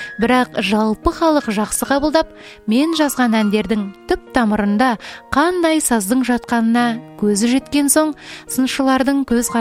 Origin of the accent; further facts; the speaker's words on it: Kazakhstan; Мен сыр бойында туып өскен адаммын. Жастайымнан сол өлкенің жыр термелерін, күйлерін құлағыма сіңіріп өстім.